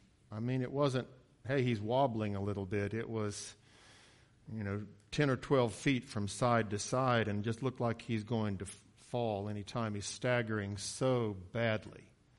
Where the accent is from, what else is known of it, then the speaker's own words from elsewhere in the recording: Coryville, Ohio, United States; I grew up outside of Ironton, Ohio, in a little village called Coryville